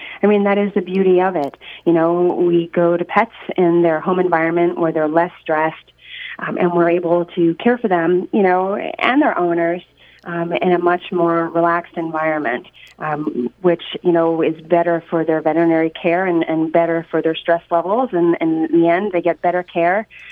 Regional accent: Maine, United States; Well, I'm originally from Maine. I went to undergrad at the University of Maine at Orono

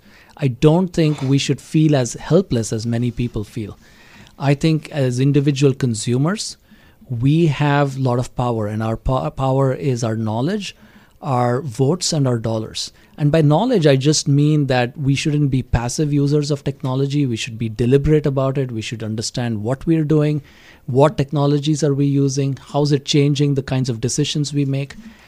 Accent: India; now in United States; When I was growing up in India and I was in an engineering school

